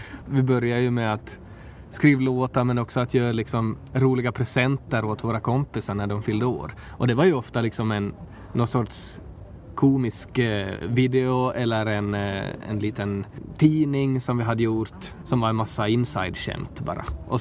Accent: Maxmo, Ostrobothnia, Finland; väldigt häftig skivrelease också i min hemby Maxmo.

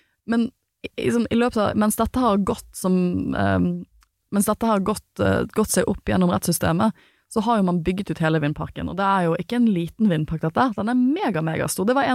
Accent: Western Norway, Norway; jeg har ikke vokst opp i en del av Norge, jeg har vokst opp på Vestlandet

